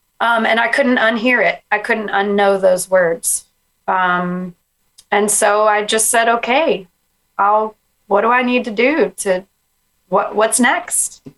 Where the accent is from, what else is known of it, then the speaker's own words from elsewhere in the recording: Texas, United States; I grew up on the Gulf Coast of Texas, where it's flat.